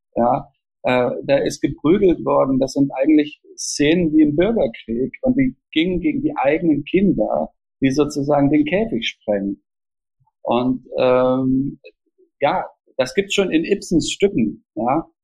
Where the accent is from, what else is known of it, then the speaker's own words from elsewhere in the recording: East Germany, Germany; also born or lived in Austria / Switzerland; Ich bin in Anführungsstrichen systemisch nicht benachteiligt worden als Ostdeutscher